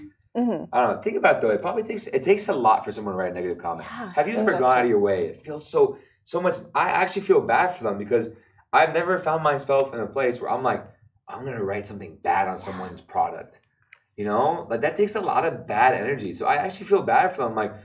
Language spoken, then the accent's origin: English; United States; I am Arab American, but the Arab comes first. It's just how it is, you know? My identity, I grew up in the States. Part of my identity is the States.